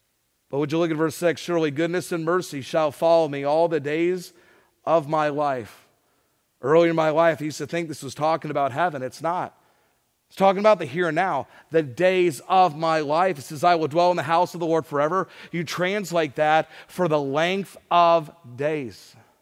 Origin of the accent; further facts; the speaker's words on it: Atlanta, Georgia, United States; I grew up in Atlanta, Georgia, on the north side of town.